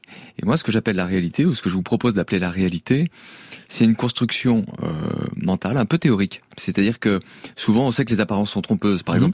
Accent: Nouvelle-Aquitaine, France; Moi, je suis originaire d'un village du Poitou.

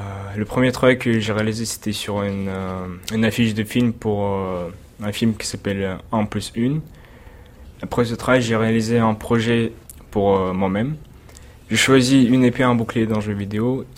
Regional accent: Russia; French is a second language; now in France; Oui, en Russie.

